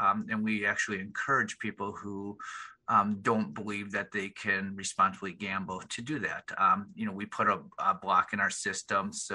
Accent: Green Bay, Wisconsin, United States; just living in Green Bay, growing up in Green Bay, everybody just likes the team as a team.

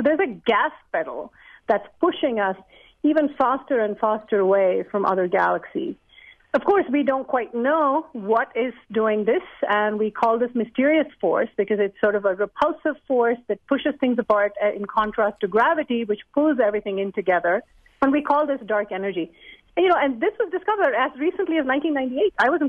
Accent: Delhi, India; I was a young girl growing up in Delhi, and I got my first look at the heavens through a telescope

